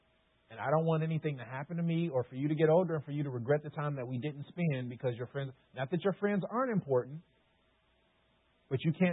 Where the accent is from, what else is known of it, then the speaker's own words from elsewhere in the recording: Chicago, Illinois, United States; Probably because I grew up in Chicago and 4 months out of the year is freezing cold